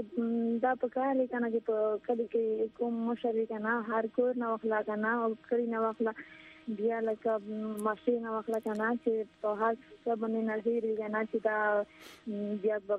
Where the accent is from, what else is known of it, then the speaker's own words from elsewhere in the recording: Bannu, Khyber Pakhtunkhwa, Pakistan; زه د بنو نه یم